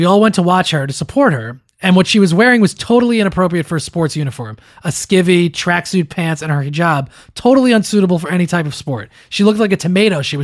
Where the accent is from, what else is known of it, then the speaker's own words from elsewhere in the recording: Australia; We're Australian, but we're also Muslim by choice.